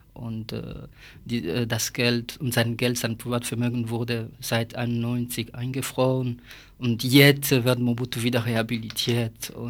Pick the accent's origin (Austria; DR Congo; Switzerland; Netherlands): DR Congo; now in Bonn, Germany; ich komme aus Zaire und ich habe auch hier in Freiburg studiert und seit 3 Jahren arbeite ich in Bonn.